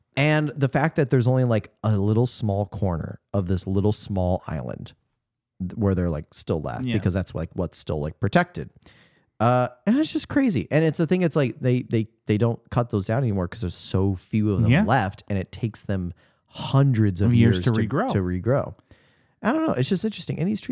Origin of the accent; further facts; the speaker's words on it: Indiana, United States; Yeah, I mean, even like my hometown, and like you know, Red State, Indiana, it's like even got like recycling.